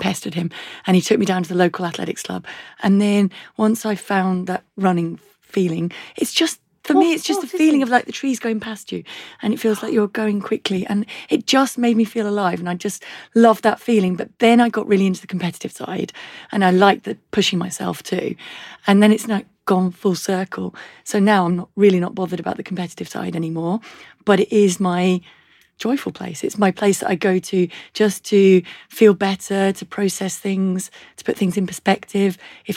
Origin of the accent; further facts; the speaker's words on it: North West England, United Kingdom; And we lived by a forest because I grew up in Cheshire.